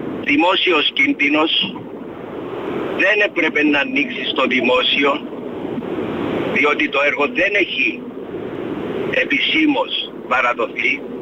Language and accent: Greek; Greece; επειδή μεγαλώσαμε στην Αγία Φύλλα